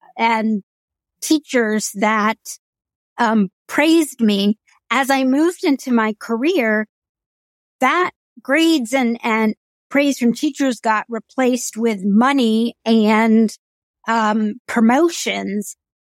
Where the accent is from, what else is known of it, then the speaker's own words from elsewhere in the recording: India; now in United States; one of the things I talk about in the book is there's another part about being an Indian female, that a lot of Americans probably don't know, which is that many of us, have facial hair.